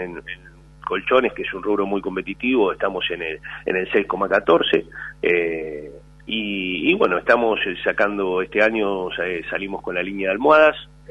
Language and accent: Spanish; Ciudadela, Buenos Aires Province, Argentina; Oriundo de Ciudadela. Bueno, tanto yo como mi esposa, que es mi socia, ambos crecimos en barrios carenciados